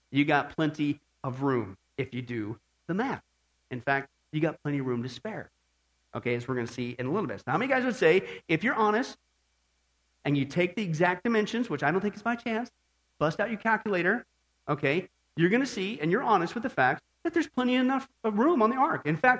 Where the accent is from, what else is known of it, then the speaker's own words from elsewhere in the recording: Midwest, United States; I was growing up in the Midwest, right?